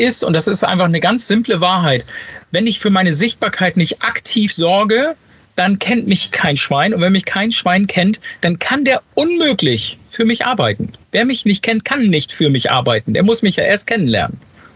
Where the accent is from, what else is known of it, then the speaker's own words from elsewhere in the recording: Lower Saxony, Germany; Also, ich komme aus der schönen Wesermarsch. Wer genau wissen will, wo das liegt, zwischen Bremen und Bremerhaven